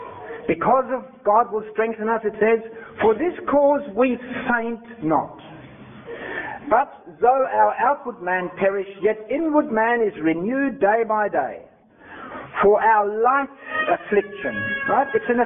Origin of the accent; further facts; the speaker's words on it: Germany; now in Australia; You know, when I came from Germany, I was a meat eater. I ate flesh. And I came into the Adventist school here in Australia, and I had sardines on my sandwiches.